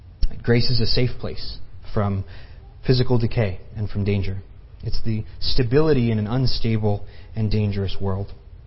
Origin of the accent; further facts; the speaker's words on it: Indiana, United States; now in Texas, United States; And I'm from Indiana originally. Some people know that, some people don't. Not a native Texan